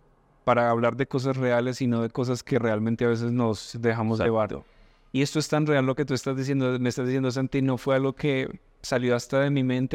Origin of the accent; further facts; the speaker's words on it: Manizales, Caldas, Colombia; Yo soy de Manizales.